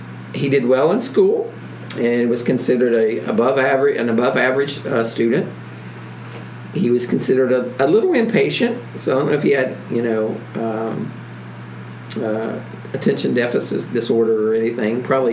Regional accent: Appalachia, United States; I'm Appalachian. I was born Appalachian.

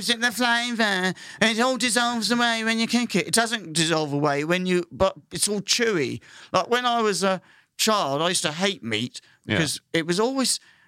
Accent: United Kingdom; I'm British

